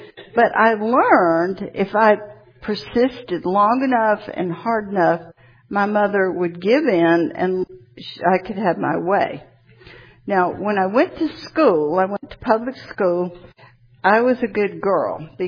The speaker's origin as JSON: {"language": "English", "town": "Atlanta", "region": "Georgia", "country": "United States", "tie": "born there", "said": "I was born in Atlanta. You probably can tell by my accent. I'm an only child."}